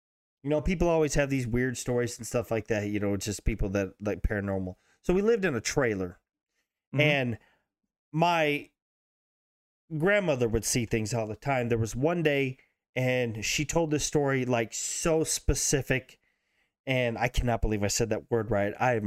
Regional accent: United States; So like being American raised, you know that we're force fed what we need to hear, you know, to keep our pride, keep our country going.

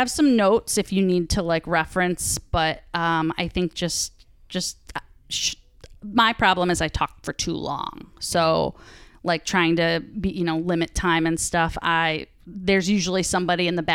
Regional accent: Hilton, New York, United States; Rochester. Like I grew up in Hilton, so by Lake Ontario. A little country, but it's not as country as you would think.

